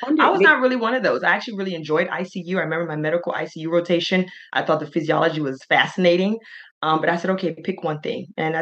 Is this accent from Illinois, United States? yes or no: no; Maryland, United States; So I grew up in Maryland, right outside DC, and did all my early schooling in that area.